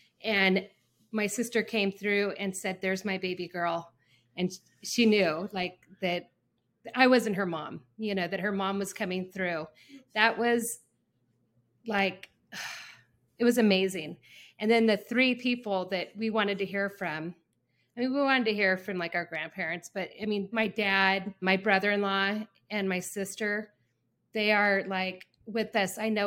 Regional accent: Yucaipa, California, United States; I'm from Yucaipa, California.

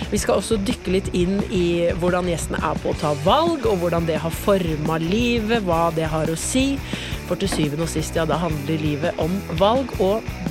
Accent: Porsgrunn, Telemark, Norway; Ja, jeg er jo fra Porsgrunn

